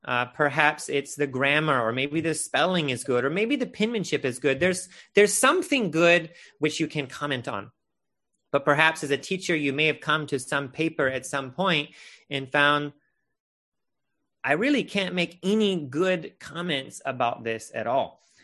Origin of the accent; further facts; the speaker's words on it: United States; At least as an American, we often drink ice in our water